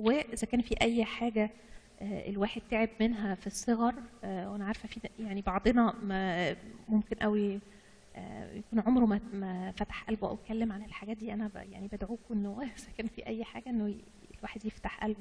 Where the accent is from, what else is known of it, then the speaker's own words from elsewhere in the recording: Egypt; احنا كمان كمصريين عندنا الحكايه دي